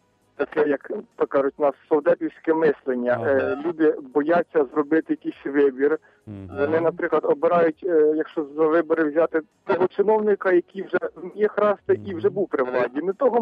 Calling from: Vinnytsia Oblast, Ukraine; з Вінницької області.

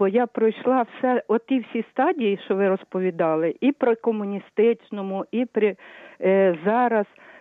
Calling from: Lviv, Lviv Oblast, Ukraine; Алло, я із Львова

